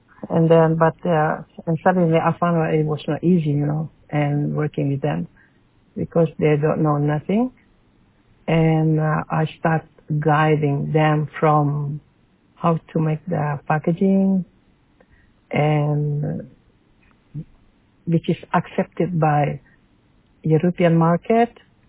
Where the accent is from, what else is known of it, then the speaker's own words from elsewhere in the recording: Padang, West Sumatra, Indonesia; English is a second language; now in Norway; And as you know, I was born in Padang. I'm original from West Sumatra, and I moved to Norway in 1983.